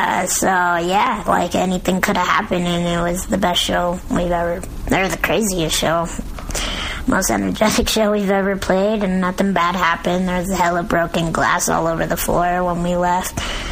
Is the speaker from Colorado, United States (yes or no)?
yes; Denver, Colorado, United States; I mean, like, growing up in Denver is pretty, like, I've always been raised around a lot of Mexicans, and I have Mexican family.